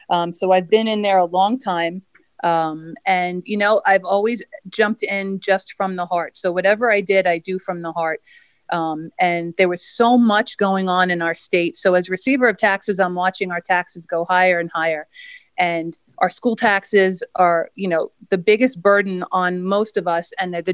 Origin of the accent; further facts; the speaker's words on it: Ronkonkoma, New York, United States; also born or lived in Oakdale; I was born and raised in the 3rd District. So I was born right in Southside Hospital. I grew up in Ronkonkoma and Oakdale.